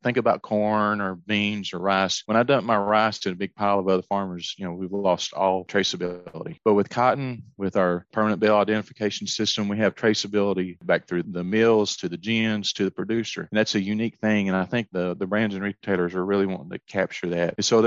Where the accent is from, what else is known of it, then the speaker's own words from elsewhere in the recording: Texas, United States; now in Arkansas, United States; When I think of where I grew up in Texas, they have a different set of limiting factors.